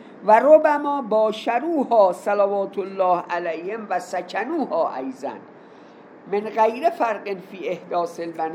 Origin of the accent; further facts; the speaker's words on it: Iran; بابا عراقیام خونهشون رو میفروشن مثل ما ایرانیام.